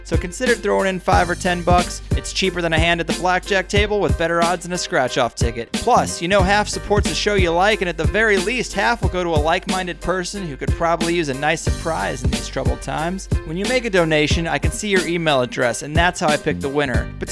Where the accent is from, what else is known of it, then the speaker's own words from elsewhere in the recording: San Diego, California, United States; from San Diego